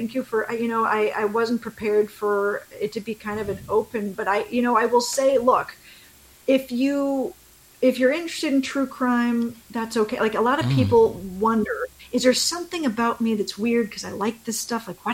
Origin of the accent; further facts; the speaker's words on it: Canada; I'm from Canada originally, and we obviously have guns in Canada, but we don't have this kind of problem.